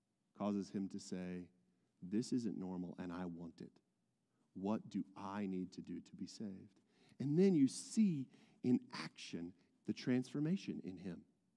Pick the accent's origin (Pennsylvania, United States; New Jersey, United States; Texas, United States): Texas, United States; Amarillo; I'm from Amarillo, Texas, if you didn't know, and some of you may not know that.